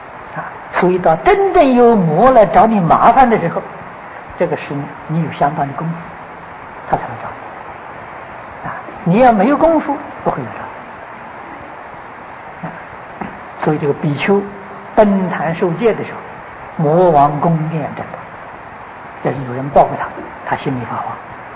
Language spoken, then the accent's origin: Chinese; China; 这是我们中国人啊